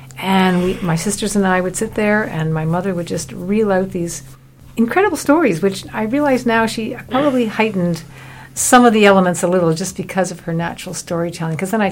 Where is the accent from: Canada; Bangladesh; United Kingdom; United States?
Canada; Montreal, Quebec; born there; I was born in Montreal, but that's only because my father, my Anglo father, was a military pilot and they were posted to Montreal. But there was a lot of back and forth.